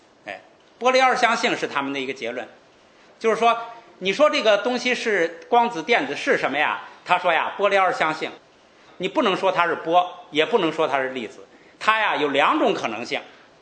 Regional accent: China; 这个叫骰子，我们中国人喜欢说骰子

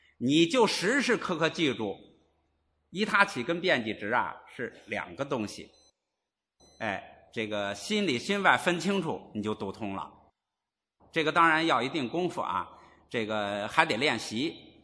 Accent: China; 全靠什么呀？我们中国人的文明程度高

